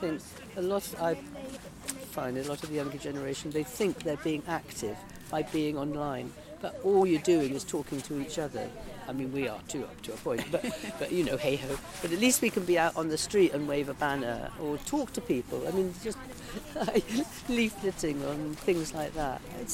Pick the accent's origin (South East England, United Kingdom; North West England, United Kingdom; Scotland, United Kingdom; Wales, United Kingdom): Wales, United Kingdom; I'm from Mid Wales.